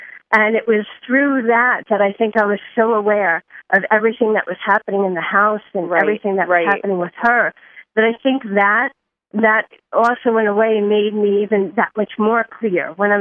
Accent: New York, United States; accent: New York; so here I am from New York, and I'm, I guess, a typical New Yorker. I talk with my hands. I have gestures. I have an accent.

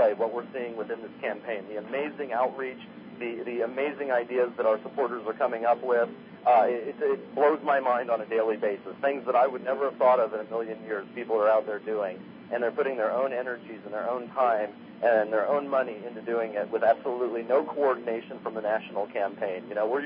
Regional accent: Texas, United States; I grew up in Central Texas, and I worshipped Dr. Paul since I was knee-high to a grasshopper, let me tell you.

